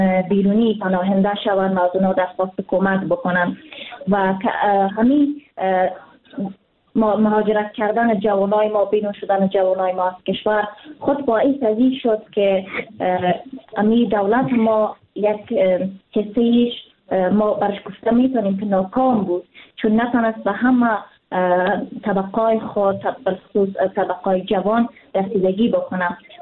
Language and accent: Persian; Afghanistan; ما یک افغان هستیم